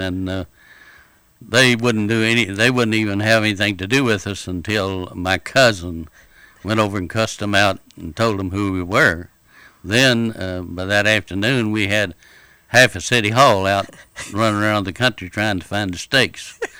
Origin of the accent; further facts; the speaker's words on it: Kentucky, United States; I'm originally from the eastern part of Kentucky.